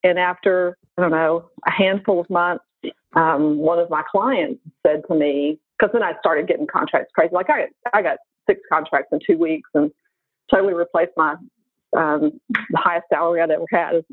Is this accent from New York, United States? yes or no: no; Nashville, Tennessee, United States; which was Nashville, my hometown.